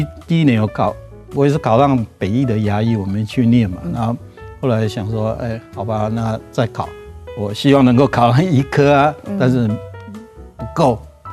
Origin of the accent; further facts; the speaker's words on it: Taipei, Taiwan; 因为我们老家是在我们以前叫后火车站，台北车站后面